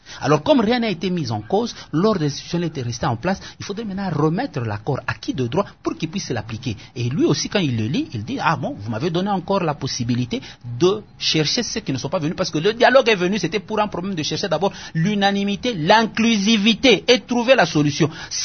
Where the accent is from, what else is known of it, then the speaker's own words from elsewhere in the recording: DR Congo; Nous tous, nous sommes Congolais